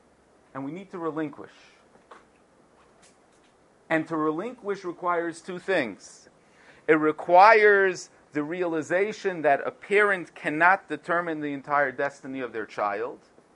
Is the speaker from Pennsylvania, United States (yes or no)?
no; Brooklyn, New York, United States; where I come in from Brooklyn, the men and women sometimes sit on two sides of the house.